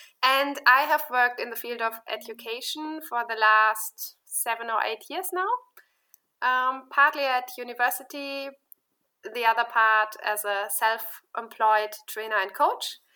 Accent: Germany; At the moment, I'm living in Munich, Germany, and I'm also from Germany.

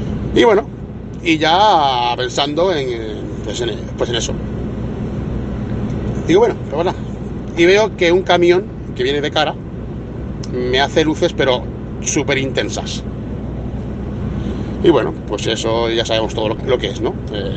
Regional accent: Spain; now in France; soy español y estoy en Francia y el idioma, pues claro, es un pero.

